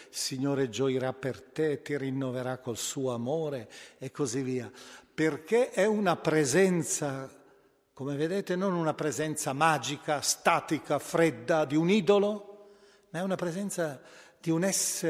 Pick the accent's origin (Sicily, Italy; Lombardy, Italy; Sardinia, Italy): Lombardy, Italy; Milan; io penso alla mia città d'origine, Milano